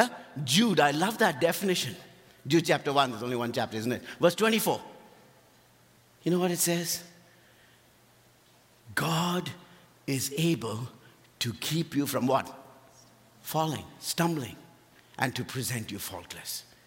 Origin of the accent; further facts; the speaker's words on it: India; I'm from India, and for years, India was protected.